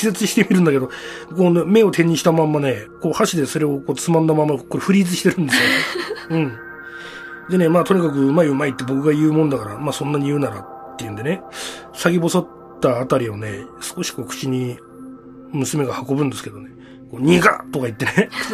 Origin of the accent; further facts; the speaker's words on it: Hokkaido, Japan; born there; 通常僕は北海道生まれなんで